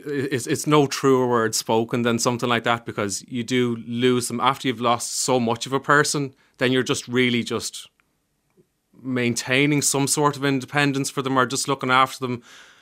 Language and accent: English; Ireland; I'm Irish.